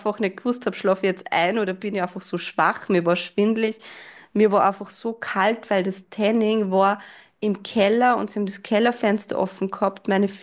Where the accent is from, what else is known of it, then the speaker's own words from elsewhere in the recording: Austria; dass ich als Österreicherin da jetzt keine Qualifikation brauche für die Worlds.